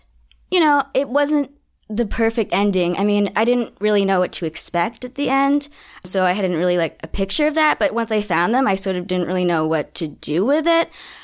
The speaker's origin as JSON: {"language": "English", "town": "Zhenjiang", "region": "Jiangsu", "country": "China", "said": "I'm from Zhenjiang City in Jiangsu."}